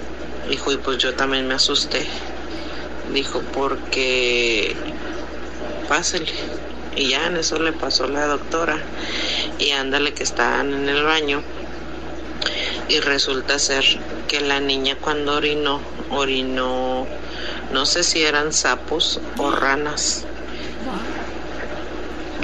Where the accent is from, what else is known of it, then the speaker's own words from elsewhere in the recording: Torreón, Coahuila, Mexico; soy de Torreón, Coahuila.